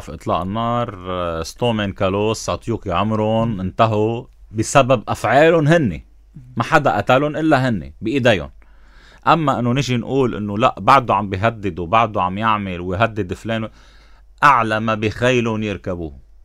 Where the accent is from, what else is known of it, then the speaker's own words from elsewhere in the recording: South Governorate, Lebanon; أنا مواطن جنوبي وضنين بجنوبيتي مثل ما ضنين بلبنانيتي، وأنا بدي عيش بلبنان مثل ما هو